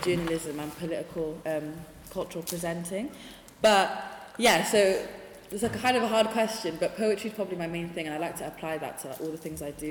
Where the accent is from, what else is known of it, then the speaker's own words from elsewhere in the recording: Cardiff, Wales, United Kingdom; I'm from Cardiff. My background heritage is West African and Asian, but yeah, I grew up in Cardiff my whole life.